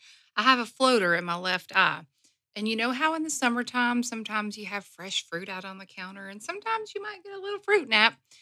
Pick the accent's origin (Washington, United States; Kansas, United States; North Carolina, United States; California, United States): North Carolina, United States; I am from North Carolina.